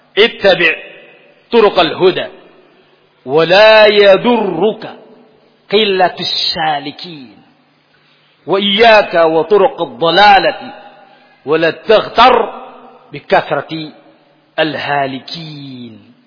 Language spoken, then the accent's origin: Indonesian; Java, Indonesia; Bahasa Jawa. Saya orang Jawa Pak.